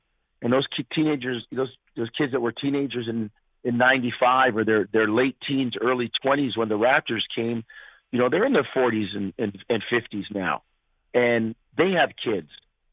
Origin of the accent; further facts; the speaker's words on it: Queens, New York, United States; I grew up in Queens. I spent a lot of time growing up in Queens, New York. Most of my summers were spent there with family.